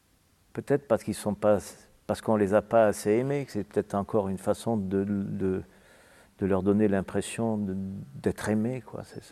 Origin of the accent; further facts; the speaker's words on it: Nice, Provence-Alpes-Côte d'Azur, France; born there; Moi, je suis né à Nice